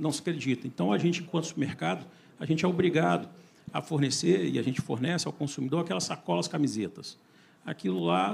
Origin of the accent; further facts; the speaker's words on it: Brazil; enquanto brasileiro, enquanto empreendedor